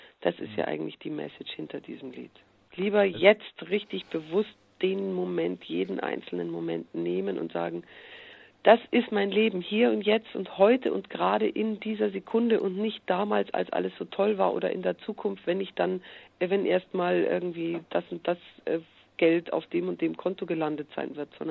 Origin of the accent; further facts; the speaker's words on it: Munich, Bavaria, Germany; Und ich bin auch nicht wirklich im Bayerischen Wald aufgewachsen, sondern Gott sei Dank in München.